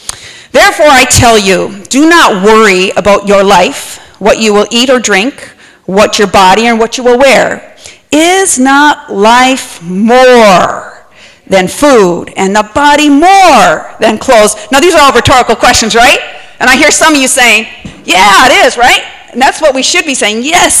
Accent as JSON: {"language": "English", "region": "Wisconsin", "country": "United States", "tie": "born or raised there", "said": "now I'm originally from Wisconsin, so you're going to hear a different speech dialect, but I'm from Wisconsin, born and raised. I was a country girl that God called to the city. I'm from a town of 300 people, way up north by Canada"}